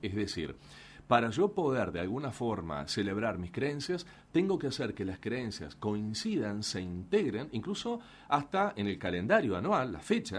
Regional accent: Uruguay; como uruguayos, tenemos también otra resonancia cultural con los colores celeste y blanco.

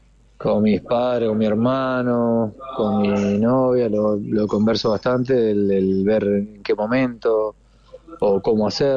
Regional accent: Uruguay; now in Europe; con lo que viene pasando desde que salí de Uruguay

